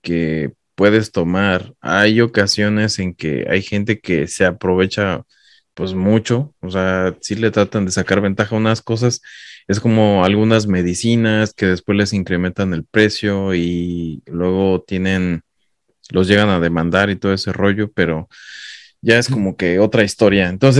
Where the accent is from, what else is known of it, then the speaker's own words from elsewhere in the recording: Mexico; los que somos de México.